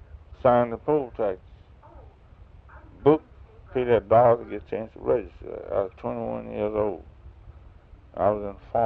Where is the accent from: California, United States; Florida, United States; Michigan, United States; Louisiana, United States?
Louisiana, United States; Lisbon; born there; I was born in Cleveland Parish, Louisiana, at Lisbon, Louisiana, which is my present address.